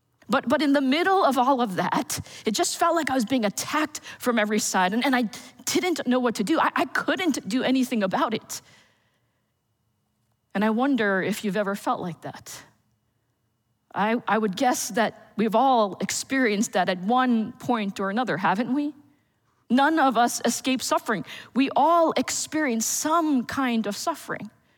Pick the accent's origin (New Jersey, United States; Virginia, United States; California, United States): New Jersey, United States; I'm originally from New Jersey. All of my family is still there.